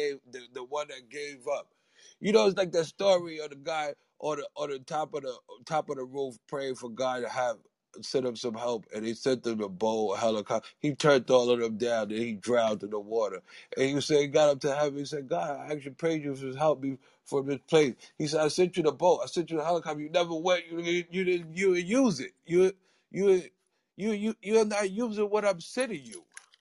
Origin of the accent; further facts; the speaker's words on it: New York City, New York, United States; I'm from New York City, Harlem, New York City.